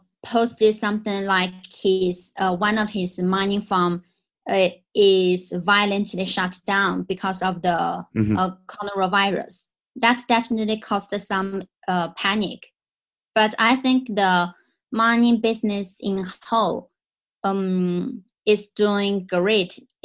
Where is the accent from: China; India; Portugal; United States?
China; Because me, I'm from China